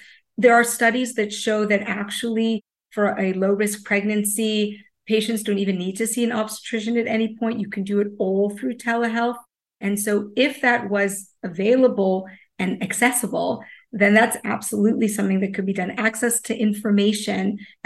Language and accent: English; United States; Growing up in the United States and comparing it to what I see here, you can't really compare.